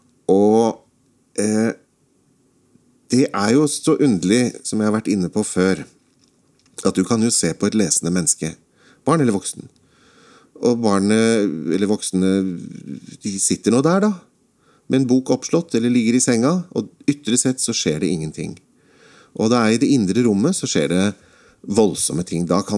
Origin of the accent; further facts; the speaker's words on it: Oslo, Norway; jeg vokste opp på Grorud, rett ved Grorud jernbanestasjon.